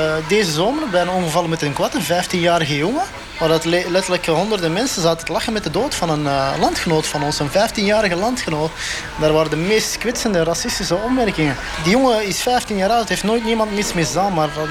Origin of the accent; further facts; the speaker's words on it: Belgium; Verdomme, we zijn hier al 50 jaar. Ik ben toch gewoon een Belg. Ik ben hier geboren en getogen.